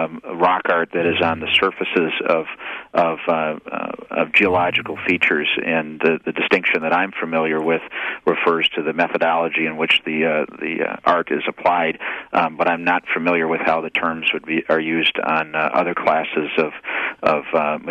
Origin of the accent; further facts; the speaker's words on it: Marinette, Wisconsin, United States; my interest developed growing up in northeast Wisconsin in Marinette, my family living on